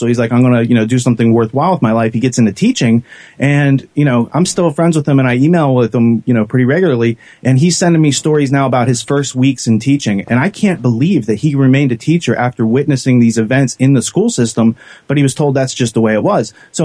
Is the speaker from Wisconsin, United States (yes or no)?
no; Pennsylvania, United States; the man was born around Pittsburgh, where I'm from Western Pennsylvania.